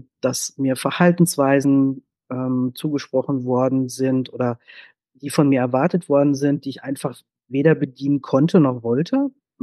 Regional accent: North Rhine-Westphalia, Germany; born there; Ich komme jetzt gebürtig aus dem Sauerland. Das ist durchaus sehr, sehr katholisch. Und ich bin auch in einem katholischen Kindergarten gewesen, Ende der 70er.

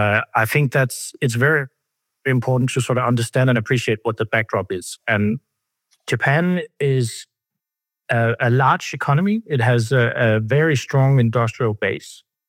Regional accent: Denmark; So as you said, I'm from Denmark and I've got kids, three of them, not so small anymore, but they were smaller.

